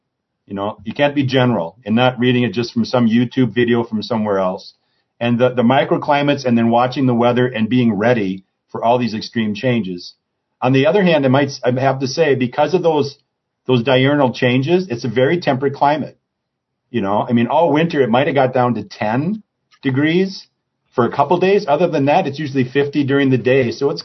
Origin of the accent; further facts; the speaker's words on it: Minnesota, United States; whereas like I'm from Minnesota, they're, you know, 40 or 50 miles